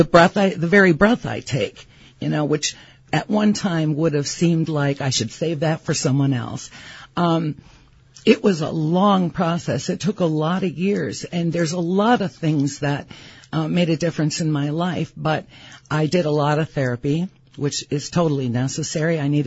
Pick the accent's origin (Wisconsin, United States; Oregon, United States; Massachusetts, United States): Wisconsin, United States; Ladysmith; I grew up in Ladysmith, Wisconsin.